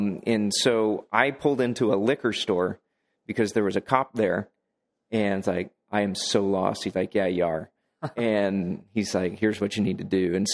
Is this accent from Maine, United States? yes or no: no; Carthage, Missouri, United States; I remember I grew up in Carthage, Missouri, 11,000 people and, you know, small town.